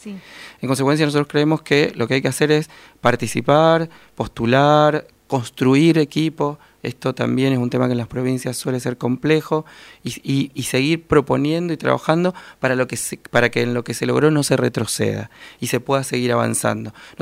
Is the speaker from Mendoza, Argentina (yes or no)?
yes; Mendoza, Argentina; somos de Mendoza.